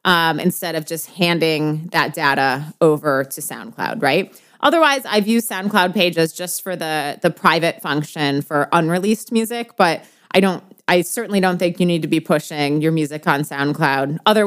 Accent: Wisconsin, United States; I was just talking to the Secretary of State of my home state of Wisconsin

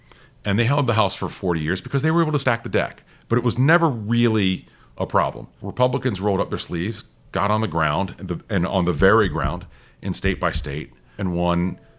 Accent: North Carolina, United States; I'm from North Carolina, and we've been fighting over congressional districts for my entire political life.

